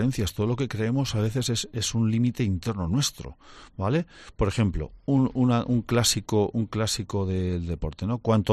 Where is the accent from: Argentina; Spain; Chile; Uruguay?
Spain; Cantabria; Al final, como cántabro, como persona humana